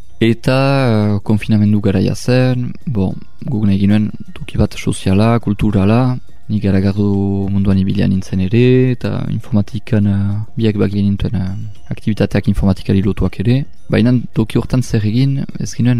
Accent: Hasparren, Nouvelle-Aquitaine, France; aspandarra sortzez eta beti hemen bizi

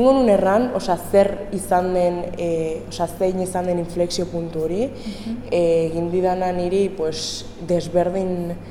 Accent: Lesaka, Navarre, Spain; also born or lived in Ethiopia; jaio nintzen Etiopian, bino adoptatua naiz, Lesakan bizitu naiz, haunitz urtez, eta bueno, Lesakarra sentitzen naiz.

